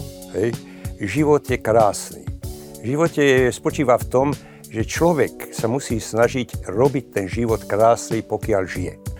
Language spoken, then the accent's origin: Slovak; Vrakúň, Trnava Region, Slovakia; born there; Narodil som sa vo Vrakúni. To je, nie, mnohí si to mýlia z Vrakuňov, to je pri Gabčíkove.